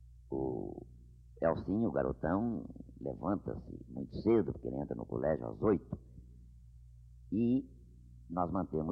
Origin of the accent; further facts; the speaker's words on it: São Paulo, Brazil; na década de 30, quando eu ainda era menino e morava no então aristocrático bairro dos Campos Elíseos, onde eu nasci.